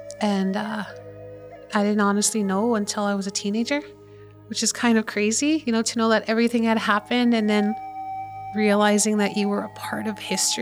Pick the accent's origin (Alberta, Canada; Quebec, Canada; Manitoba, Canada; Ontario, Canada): Manitoba, Canada; I'm from the Little Saskatchewan First Nation. It's a small community here in Manitoba. A lot of people tend to think it's in Saskatchewan. It's not.